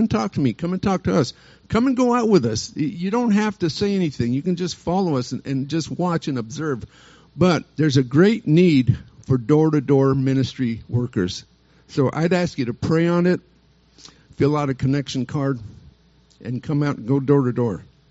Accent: United States; We see America. I was raised in America, born in 47. The war just ended. I was baby boomer. It was a different country then.

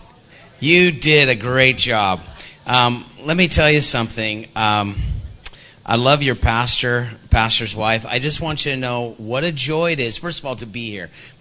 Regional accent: Houston, Texas, United States; Now, we're from Houston, Texas, so...

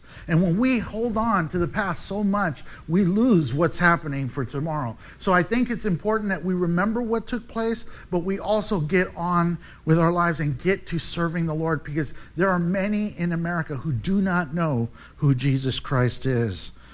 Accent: United States; I love being American, I love the freedoms that we have

